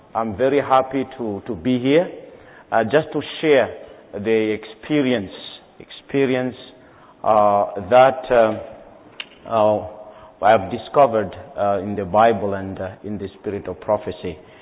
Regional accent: Madagascar; Big one is Madagascar, my home country

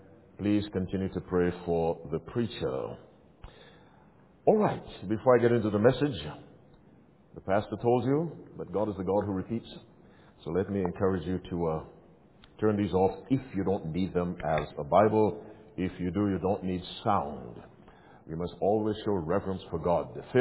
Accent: Barbados; wrote me from Barbados, which is where I'm from originally. And I was delighted to know that someone in my home country was listening.

